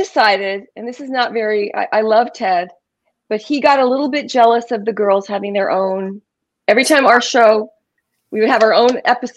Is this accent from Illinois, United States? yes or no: no; Texas, United States; And I said, Texas. I think I said Texas. That's where I was from.